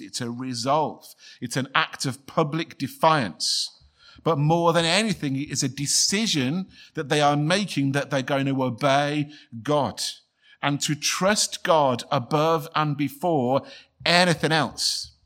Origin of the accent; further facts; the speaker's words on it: England, United Kingdom; The words are, as an Englishman, a bit interesting to sit there as they want to send me home to think again.